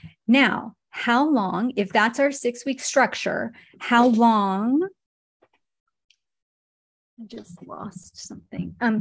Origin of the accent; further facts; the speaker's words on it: Australia; as an Australian, I think that would be an amazing 6 week experience